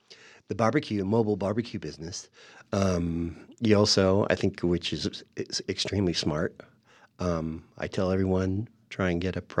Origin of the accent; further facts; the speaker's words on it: San Diego, California, United States; At least, I'm from San Diego, and, LA is kind of a dirty word for San Diegans.